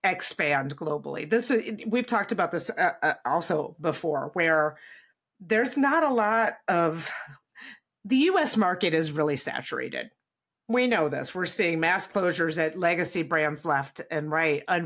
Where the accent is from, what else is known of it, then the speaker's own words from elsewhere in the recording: Bowling Green, Ohio, United States; And by the way, I grew up in Bowling Green, Ohio. Tim Hortons is very popular in the North.